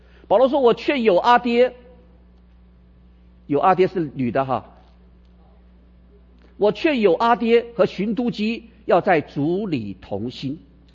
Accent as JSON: {"language": "Chinese", "country": "China", "said": "所以我们中国人讲说家和万事兴。"}